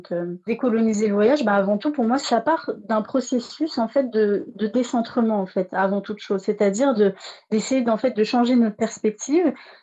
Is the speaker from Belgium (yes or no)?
no; France; je suis issue d'immigration. J'ai grandi en France.